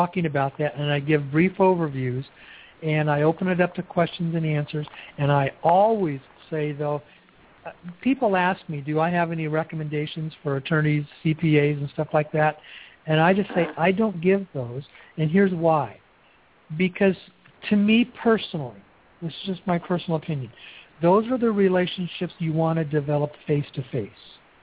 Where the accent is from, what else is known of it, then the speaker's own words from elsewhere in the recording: Newberg, Oregon, United States; moved away as an adult; I grew up in Newburgh. You know, it's about 35 miles there from Albany. I moved to Newburgh when I was 5 and moved away when I was 25. That's where I grew up.